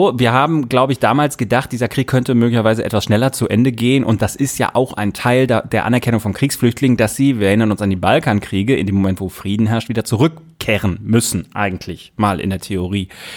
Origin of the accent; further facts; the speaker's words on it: Germany; Also wollen wir als Deutsche wirklich Leuten sagen, so, ihr müsst jetzt kämpfen.